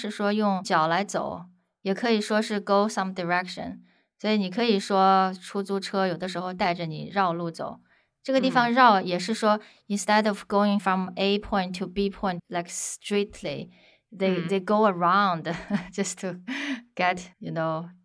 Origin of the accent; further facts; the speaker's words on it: Xi'an, Shaanxi, China; now in United States; If you go to China, especially my hometown Xi'an, there's a whole street.